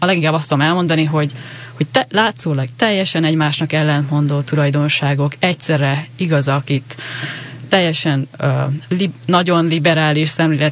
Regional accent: Budapest, Hungary; én Budapesten születtem és ott nőttem föl egy nagy családban, 6 gyerek közül vagyok az 5.

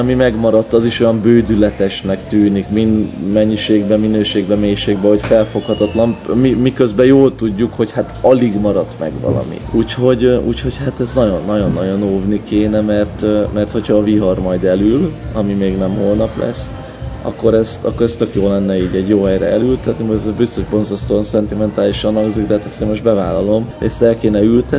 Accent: Hungary; hogy én egy magyarnak születtem erre a földbolygóra

